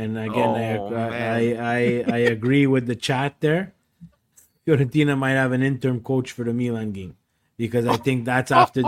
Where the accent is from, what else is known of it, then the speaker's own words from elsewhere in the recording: Canada; as a Canadian.